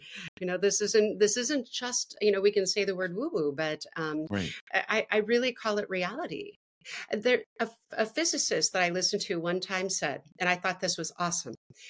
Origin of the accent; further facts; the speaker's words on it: Wisconsin, United States; And then I ended up back in my hometown, in my home state of Wisconsin, in my hometown.